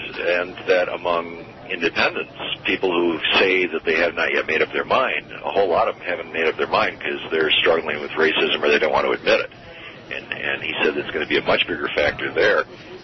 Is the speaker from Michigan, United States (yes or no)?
yes; Michigan, United States; I grew up in Michigan, which has open primaries.